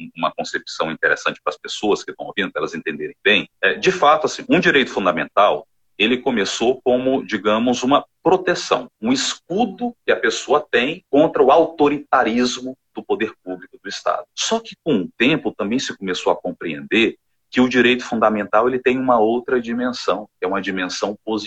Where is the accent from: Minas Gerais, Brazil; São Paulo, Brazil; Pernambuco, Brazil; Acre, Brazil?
Acre, Brazil; Tarauacá; Não sou de Rio Branco, sou de uma cidade mais desenvolvida, melhor do que Rio Branco, que é Tarauacá.